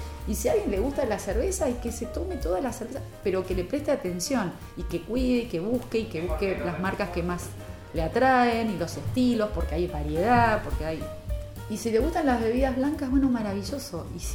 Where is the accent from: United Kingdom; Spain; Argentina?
Argentina; Soy argentina, sabes que nos gusta mucho el dulce de leche, ¿no?